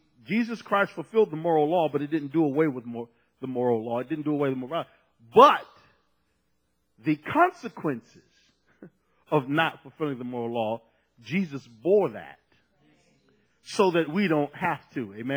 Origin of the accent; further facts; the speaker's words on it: Washington, District of Columbia, United States; born there; I was born in Washington, D.C. We didn't farm anything, okay?